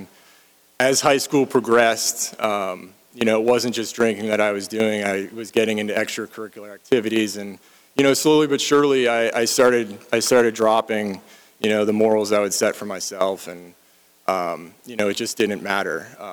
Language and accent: English; Massachusetts, United States; But I grew up in Massachusetts. I had a good upbringing, you could say.